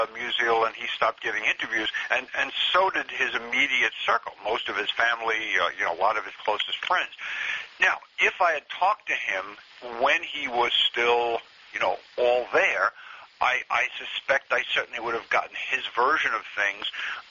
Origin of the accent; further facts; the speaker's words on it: Queens, New York, United States; accent: Brooklyn; I grew up in Queens. I was a Brooklyn Dodger fan